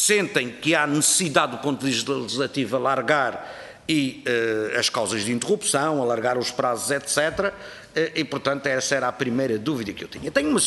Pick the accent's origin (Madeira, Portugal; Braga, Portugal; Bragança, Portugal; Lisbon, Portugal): Madeira, Portugal; Eu estou à vontade para falar como madeirense, porque na Madeira já não há paraísos fiscais.